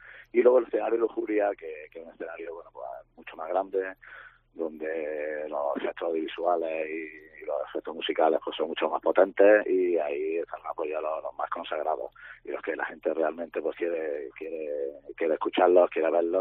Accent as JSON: {"language": "Spanish", "town": "Granada", "region": "Andalusia", "country": "Spain", "said": "al final somos de Granada y queremos pues, promocionar nuestra tierra"}